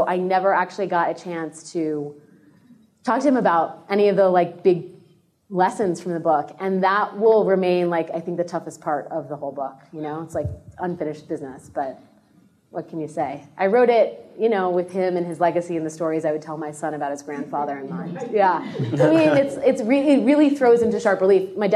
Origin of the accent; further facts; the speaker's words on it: United States; you're an American, I'm an American, that's what we are.